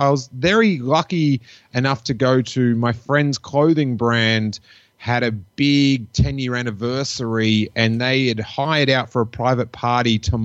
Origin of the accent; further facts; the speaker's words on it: Melbourne, Victoria, Australia; I grew up in Melbourne, Australia